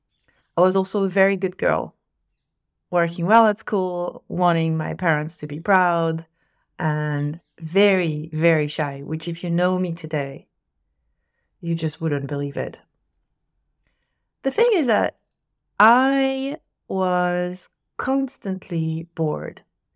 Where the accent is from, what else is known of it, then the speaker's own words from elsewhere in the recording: Corsica, France; I was born in Corsica. Corsica is a small island in the middle of the Mediterranean.